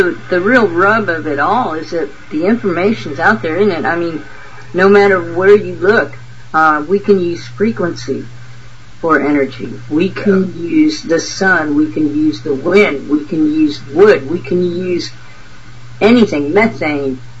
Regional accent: the South, United States; born there; Yeah, I was born in the South.

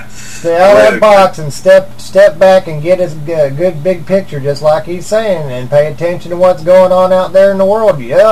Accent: Missouri, United States; I'm from Missouri.

